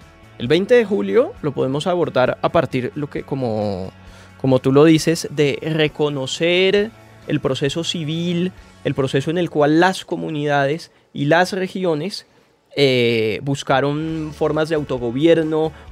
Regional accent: Colombia; como lo seguimos siendo hoy los colombianos, culturalmente diversa

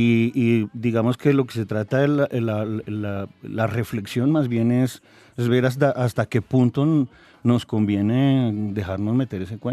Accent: Colombia; El momento en que ya, digamos, podamos definirnos como colombianos va a ser al cabo de un proceso de otros 500 años

